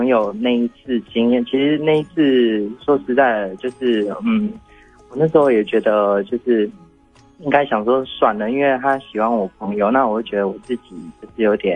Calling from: Tainan, Taiwan; 我是台南的

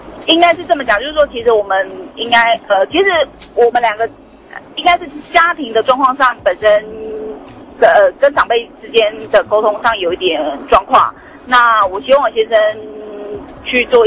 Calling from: Taichung, Taiwan; 啊，我是台中的

